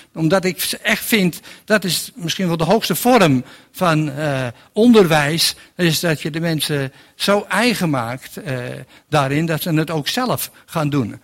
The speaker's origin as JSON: {"language": "Dutch", "town": "Amsterdam", "region": "North Holland", "country": "Netherlands", "said": "dat ik uit Amsterdam kom."}